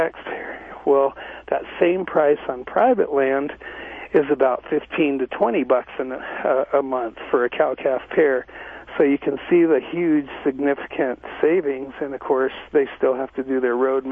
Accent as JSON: {"language": "English", "region": "Montana", "country": "United States", "said": "you know, I'm from Montana. I've lived here for the last 32 years."}